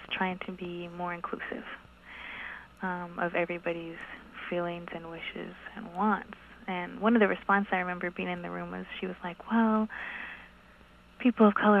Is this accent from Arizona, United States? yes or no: yes; Arizona, United States; so where I'm from Arizona, and I'm from the Navajo Reservation